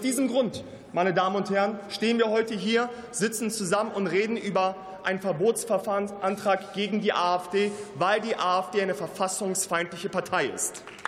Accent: Hanover, Lower Saxony, Germany; aus Hannover, meine Heimatstadt

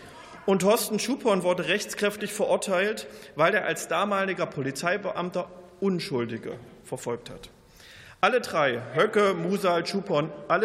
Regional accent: Thuringia, Germany; Wissen Sie, ich komme aus Thüringen. Und gerade in meinem Heimatland

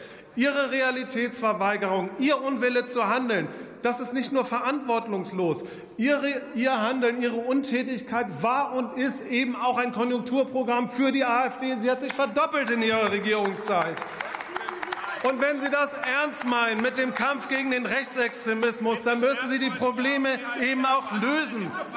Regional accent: Hamburg, Germany; in meiner Heimatstadt Hamburg inzwischen jeder zweite ohne deutschen Pass

